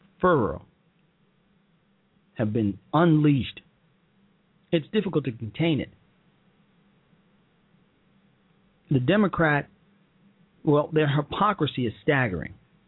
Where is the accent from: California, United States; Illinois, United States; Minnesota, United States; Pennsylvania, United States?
Illinois, United States; Chicago; This leaves what we in Chicago, my hometown, call political gangsterism.